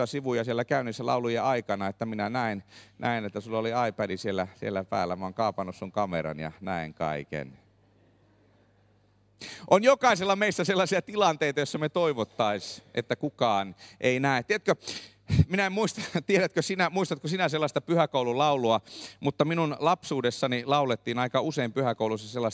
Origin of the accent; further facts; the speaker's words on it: Indonesia; olin lapsuuteni kasvanut Indonesiassa, niin kasvoin lähetyslaiva Ebenezerillä.